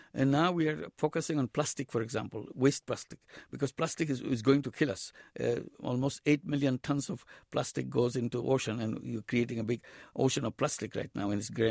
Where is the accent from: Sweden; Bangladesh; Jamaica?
Bangladesh; I'm coming from Bangladesh. It's a Muslim country